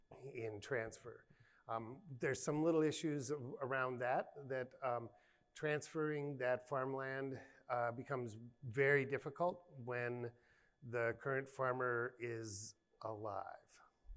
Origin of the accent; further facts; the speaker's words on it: Minnesota, United States; I'm from Minnesota, it's a rural.